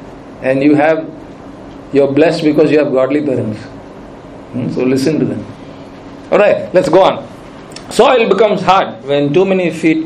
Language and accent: English; Palangnad, Kerala, India; Now, I grew up in Palangnad, and the place is full of paddy fields. When we were kids, and when it rains, you have the boats, you can go inside through the stream, and on either side there's paddy field.